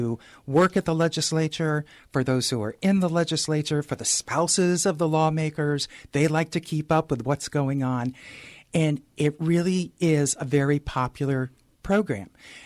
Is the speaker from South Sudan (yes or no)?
no; New England, United States; also born or lived in Midwest; moving here from the Midwest and growing up in New England.